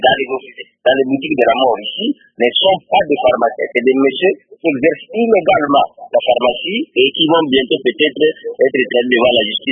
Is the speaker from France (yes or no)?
no; DR Congo; l'usage est prohibé chez nous, à la République démocratique du Congo